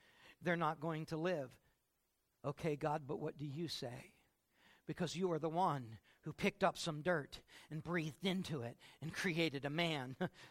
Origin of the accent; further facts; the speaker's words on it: Pennsylvania, United States; I'm from Pennsylvania. I'm a pastor.